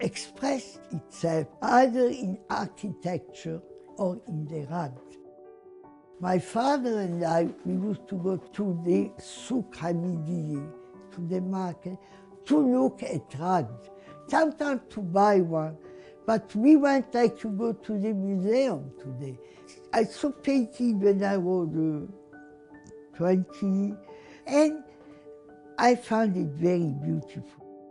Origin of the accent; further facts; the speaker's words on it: Lebanon; I grew up in Lebanon, and I have not seen painting.